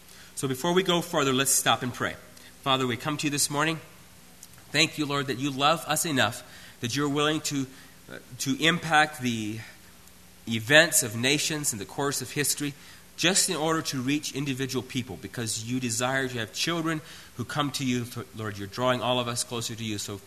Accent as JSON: {"language": "English", "country": "United States", "tie": "born or raised there", "said": "growing up in America, I just remember growing up Amish, it was a sin to be patriotic."}